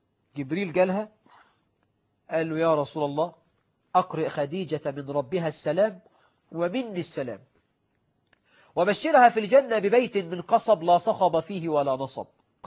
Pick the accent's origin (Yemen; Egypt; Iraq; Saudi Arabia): Egypt; إحنا كمصريين أخوال جميع العرب